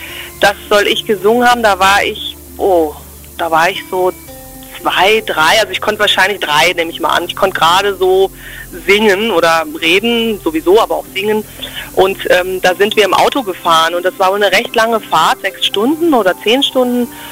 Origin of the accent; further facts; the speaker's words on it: Germany; Ja, wir sind alle Deutsche. Genau, wir sind alle hier nicht aus Berlin, das kann man tatsächlich sagen. Von uns vier ist keiner ein echter, geborener Berliner, aber wir sind alle schon so lange hier